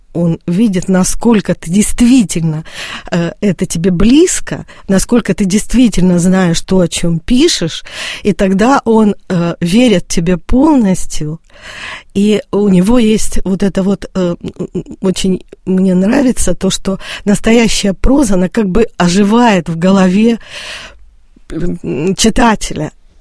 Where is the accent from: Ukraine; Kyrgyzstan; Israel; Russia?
Russia; Taganrog, Rostov Oblast; Причем я родом из Таганрога, мы земляки с Чеховым. И в момент, вот, когда я родилась в 60-м году